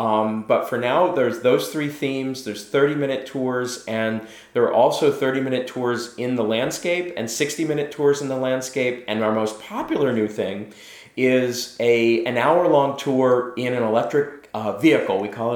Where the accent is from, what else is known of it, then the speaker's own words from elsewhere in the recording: St. Johnsbury, Vermont, United States; I'm from Northern Vermont, so up what they call the Northeast Kingdom. St. Johnsbury is the big town. It's where I went to high school.